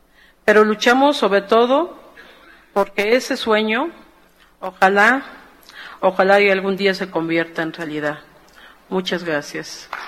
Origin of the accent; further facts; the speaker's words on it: Mexico; lo cual prueba del estado de abandono en que nos han dejado como pueblo mexicano.